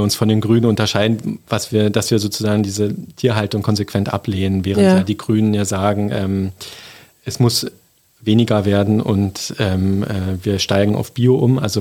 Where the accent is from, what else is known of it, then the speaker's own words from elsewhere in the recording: Brandenburg, Germany; Vom Land noch, in der Nähe von Cottbus.